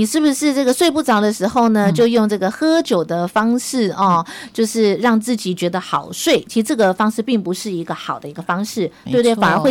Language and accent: Chinese; Taiwan; 我们台湾人啊，每年吃掉的那个安眠药真的很可怕